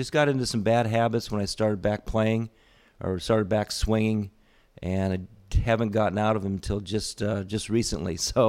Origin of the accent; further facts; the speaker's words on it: Toledo, Ohio, United States; born there; I was born in Toledo.